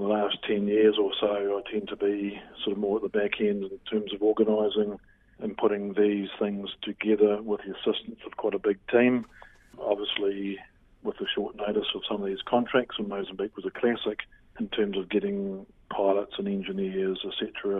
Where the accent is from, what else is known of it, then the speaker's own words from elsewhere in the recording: Invercargill, Southland, New Zealand; I was an Invercargill boy.